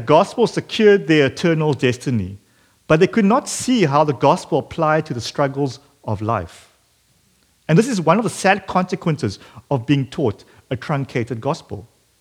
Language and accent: English; South Africa; back in my home country, South Africa